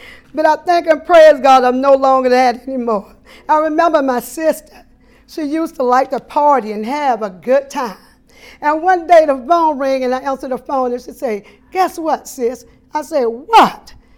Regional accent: Slidell, Louisiana, United States; I was raised in Slidell, Louisiana, in a little place called Bayou Paquet. I love Slidell.

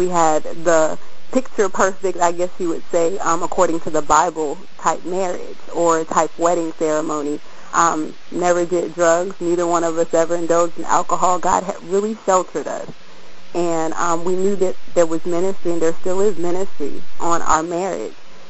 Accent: North Carolina, United States; I'm from North Carolina.

